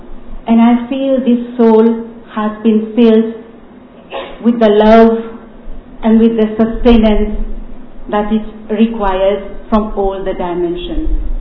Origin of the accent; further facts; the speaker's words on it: Mauritius; from Mauritius.